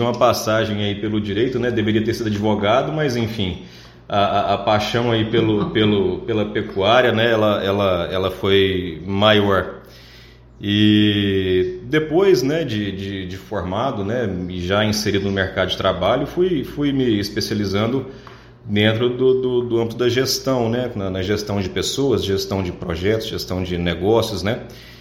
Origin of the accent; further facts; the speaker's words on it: Piuí, Minas Gerais, Brazil; now in Goiás, Brazil; Eu sou natural de Minas, né, de uma cidadezinha do interior, chamada Piuí.